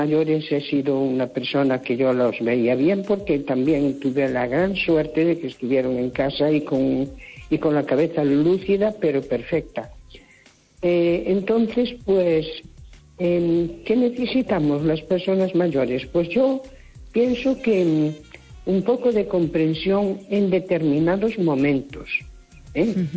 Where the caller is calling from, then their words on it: Santiago de Compostela, Galicia, Spain; de Santiago.